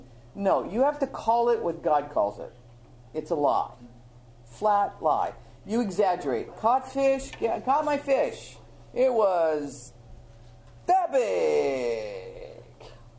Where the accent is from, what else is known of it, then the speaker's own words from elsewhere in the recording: Ireland; Redheads have tempers. Irish, you know, I'm Irish. I have a temper.